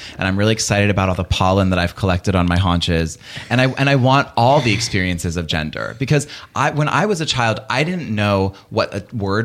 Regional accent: Raleigh, North Carolina, United States; I grew up in North Carolina, in Raleigh.

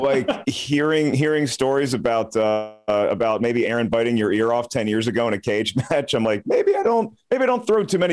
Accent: Virginia, United States; I'm from Virginia. We just want to be nice to everybody.

